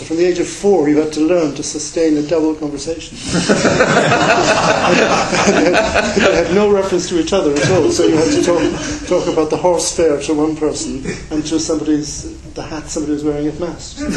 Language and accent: English; Ireland; the factual explanations of that is growing up in the Irish countryside.